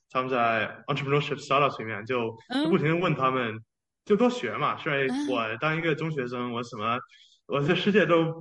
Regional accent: Australia; also born or lived in Beijing, China; 是北京出生的，我3岁玩到澳大利亚。

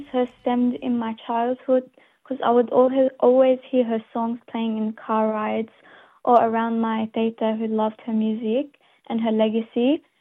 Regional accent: Australia; I'm 18 years old. I'm Lebanese from the Minya Diniya. I was born and raised in Australia. My parents also born here, but my grandparents were born in Lebanon.

